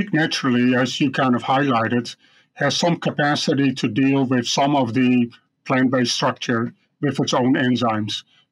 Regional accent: Netherlands; English is a second language; also born or lived in Illinois; now in Canada; I'm originally from the Netherlands. In the 92 to 96, I did a PhD at the University of Illinois. Then moved to Canada and worked for 8 years at Prairie Swine Center in Saskatoon.

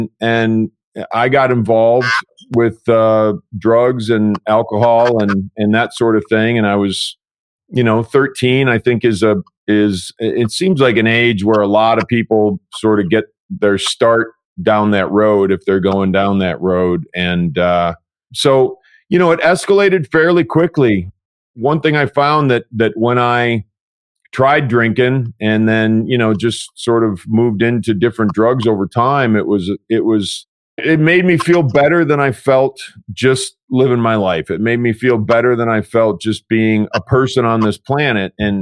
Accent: Michigan, United States; So, you know, I grew up in Michigan and the Midwest, and at that time, Michigan was everybody's dad.

